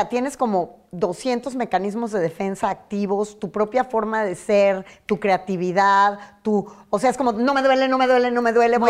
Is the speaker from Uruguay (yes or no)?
no; northern Mexico, Mexico; Yo también soy norteña y me caso 3 veces.